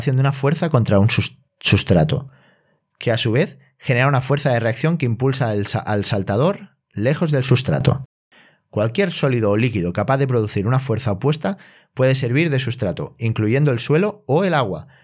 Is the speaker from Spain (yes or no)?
yes; Spain; Media italiana, que es como los españoles, que no somos muy altos.